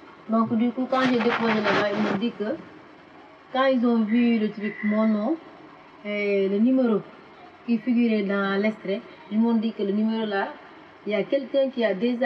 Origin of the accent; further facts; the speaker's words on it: Senegal; j'étais obligée de chercher la nationalité pour prouver que je suis du Sénégal et non de la Guinée-Bissau